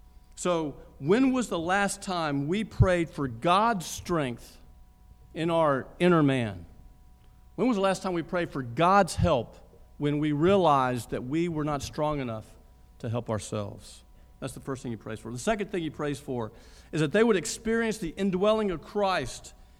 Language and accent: English; Augusta, Georgia, United States; Growing up in Augusta had a lot of perks. One of them was that the Masters came every spring break